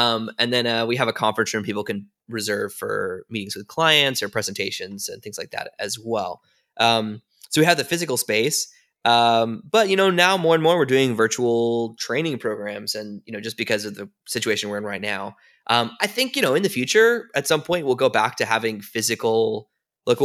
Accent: Tennessee, United States; I mean, I grew up in Tennessee, from Tennessee.

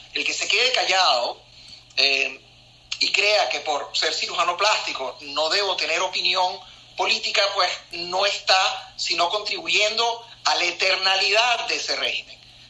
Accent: Venezuela; Y ya yo me siento, obviamente, médico venezolano.

